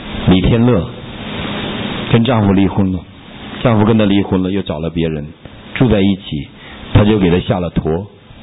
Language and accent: Chinese; Northeast China, China; 我是东北人，想娶个上海人